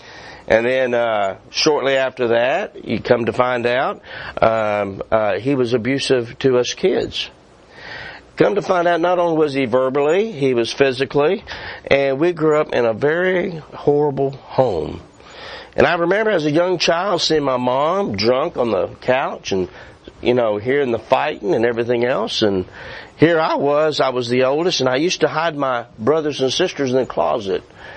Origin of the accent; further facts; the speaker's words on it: White Settlement, Texas, United States; Now mind you … I grew up in White Settlement, Texas.